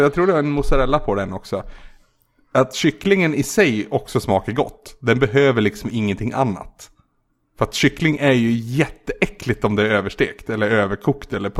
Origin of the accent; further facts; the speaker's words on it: Gävleborg County, Sweden; De har ju liksom hela regionen där jag kommer ifrån.